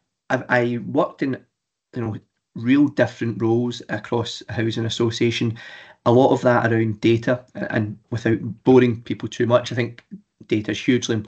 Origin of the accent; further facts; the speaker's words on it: Scotland, United Kingdom; accent: Scottish; working predominantly, as my accent suggests, north of the border in housing associations in Scotland.